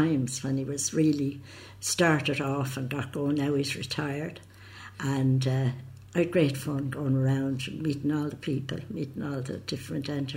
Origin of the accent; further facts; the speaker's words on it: Rathcoole, Leinster, Ireland; In Rathcoole, yeah, just down the road, Rathcoole. That's where I was born and reared, yeah, the village.